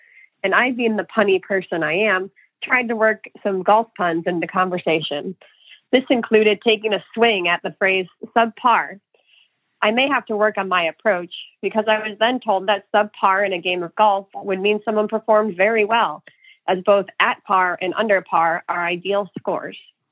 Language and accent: English; Phoenix, Arizona, United States; I'm from Phoenix, Arizona.